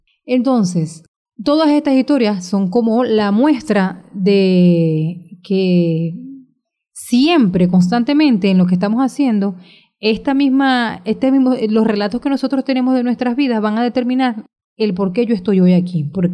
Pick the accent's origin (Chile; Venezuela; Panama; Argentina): Venezuela; Y es un orgullo para mí como venezolana, y para todos los venezolanos